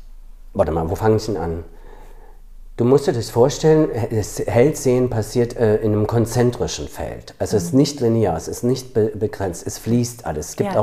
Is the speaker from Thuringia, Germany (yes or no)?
yes; Thuringia, Germany; born there; ich bin in Thüringen geboren, in den 70ern in der DDR.